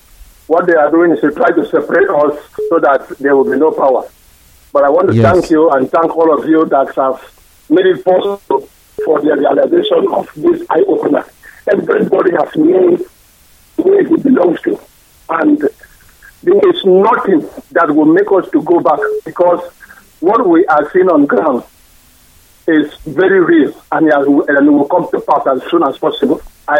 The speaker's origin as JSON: {"language": "English", "region": "Akwa Ibom", "country": "Nigeria", "lives_now": "Port Harcourt, Nigeria", "said": "from Mokwaibom State. I'm residing in Port Harcourt."}